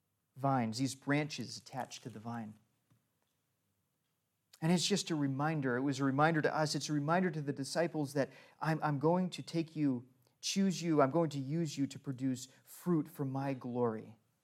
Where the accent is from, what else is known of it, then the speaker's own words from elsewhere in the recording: East Coast, United States; I'm from the East Coast, so everything's backwards.